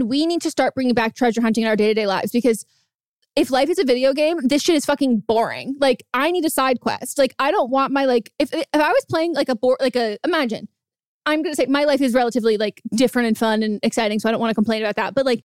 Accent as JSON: {"language": "English", "region": "California", "country": "United States", "tie": "born or raised there", "said": "So I grew up in California, NorCal, and the Gold Rush."}